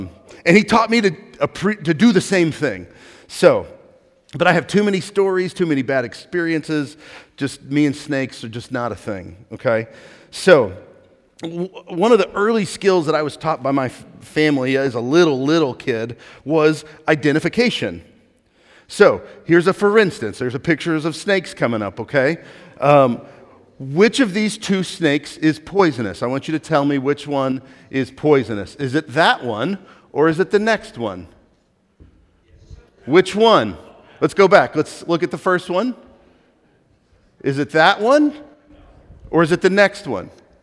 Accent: Texas, United States; I grew up in East Texas where there's poisonous snakes everywhere.

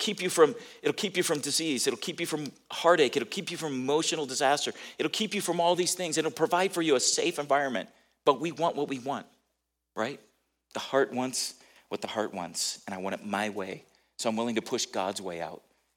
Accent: California, United States; now in Missouri, United States; I grew up in California, and we lived in the Pacific too, but earthquakes are pretty common in California. And when I moved here to Missouri

